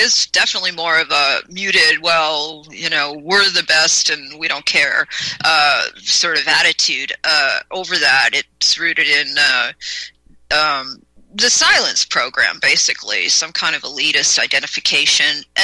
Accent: Windsor, Ontario, Canada; also born or lived in Saint-Jean, Quebec; Well, sure. Okay, well, I grew up in Ontario. I was actually born in Quebec.

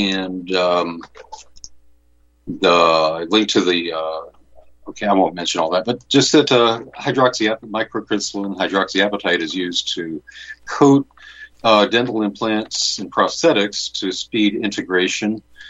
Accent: Florida, United States; also born or lived in St. Thomas; everyone in my family was born in New York State, and I was born in St. Thomas, but grew up in Florida.

